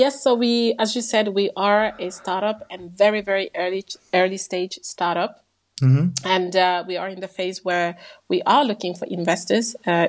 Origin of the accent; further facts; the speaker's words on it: Guinea; which I learned firsthand while growing up in Guinea, for example, where I was born, where this is common